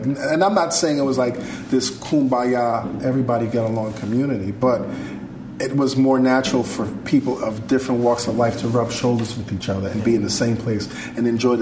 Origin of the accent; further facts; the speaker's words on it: Brooklyn, New York, United States; I was very naive growing up in Brooklyn. And it's actually kind of funny. Growing up in Crown Heights, Brooklyn, and going to a predominantly white school, St. Francis Xavier in Manhattan